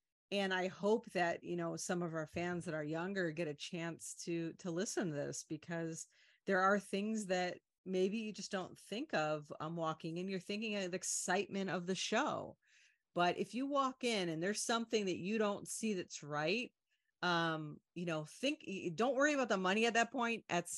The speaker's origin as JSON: {"language": "English", "town": "Chicago", "region": "Illinois", "country": "United States", "said": "And you're reminding me of, you know, because we're from Chicago, so that E2, I remember seeing that on the news"}